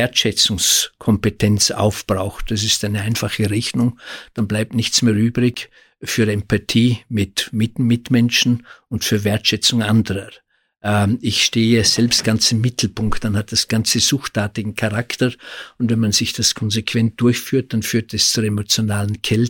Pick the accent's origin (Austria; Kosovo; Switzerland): Austria; ist es zu einer psychischen Störung erklärt worden, bei uns in Österreich